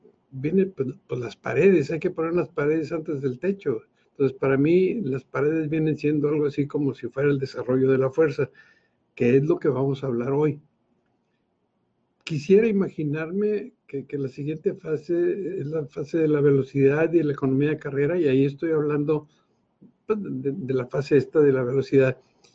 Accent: Monterrey, Nuevo León, Mexico; Para quienes somos aquí de Monterrey, déjenme darles una idea.

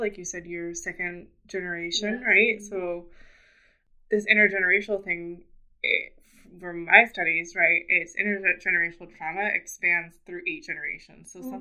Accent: United States; I'm American, but I'm also Mexican-American.

